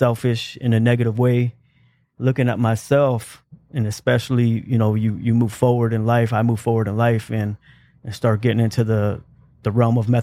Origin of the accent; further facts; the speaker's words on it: Virginia, United States; also born or lived in Phoenix, United States / Europe; My father was in the Air Force, and we moved to Virginia, Langley, down in southern region of Virginia. Went to Europe in the early 80s for 4 years